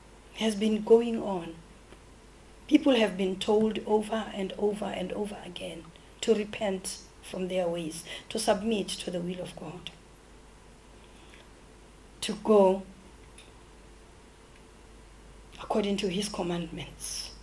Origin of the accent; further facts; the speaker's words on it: Botswana; first language Kalanga; English is a second language; I have my mother tongue, which is Kalanga. I have our national language, which is Setswana. We are from Botswana, national language is Setswana. And then we have English.